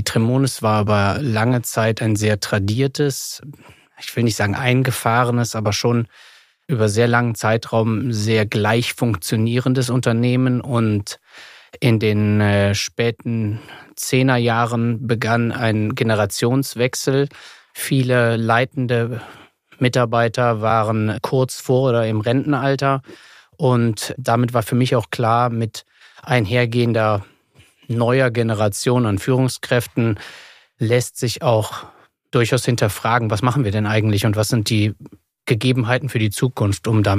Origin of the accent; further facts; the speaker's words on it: Rhineland, Germany; Bin Familienvater, habe 2 kleine Kinder, wie so als Rheinländer durchaus eine rheinische Frohnatur.